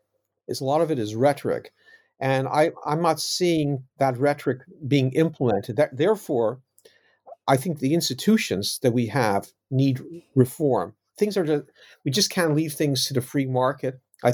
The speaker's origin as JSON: {"language": "English", "country": "Canada", "moved": "as an adult", "lives_now": "United Kingdom", "said": "I'm not American, I'm Canadian, now living in the UK"}